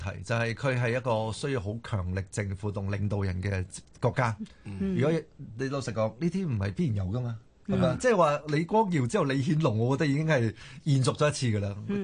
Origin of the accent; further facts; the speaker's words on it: Singapore; 就要所有人都知道我哋新加坡人